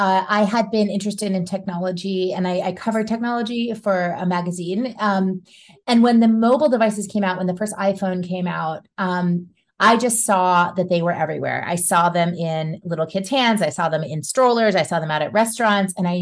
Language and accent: English; Baton Rouge, Louisiana, United States; also born or lived in New Orleans; now in Brooklyn, United States; I grew up in Louisiana. I lived in Baton Rouge until I was 14, and then we moved to New Orleans.